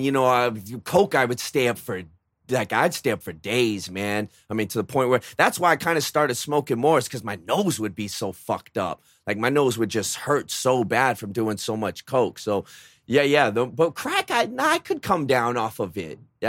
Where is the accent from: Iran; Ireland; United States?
United States; Tucson, Arizona; moved away as an adult; now in Long Beach, United States; Tucson, Arizona.